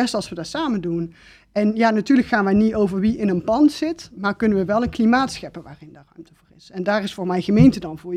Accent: Tilburg, North Brabant, Netherlands; ik kwam in mijn jeugd uit Tilburg

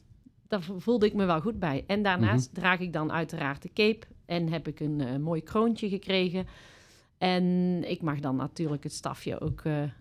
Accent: Alphen, North Brabant, Netherlands; now in Baarle-Nassau, Netherlands; officieel woon ik niet in Ulecote. Mm-hmm. Ik woon officieel in Baarle-Nassau. Ja. En ik kom oorspronkelijk uit Alphen.

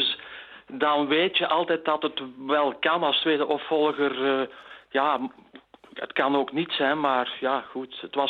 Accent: Vosselaar, Flanders, Belgium; now in Zondereigen, Belgium; Ja, dus ik zelf ben niet afkomstig van Zonderijgen. Ik ben afkomstig van Vosselaar. Maar een kleine 30 jaar geleden heb ik dan iemand ontmoet uit Zonderijgen, hè, en daarmee getrouwd. En sindsdien woon ik dan in Zonderijgen.

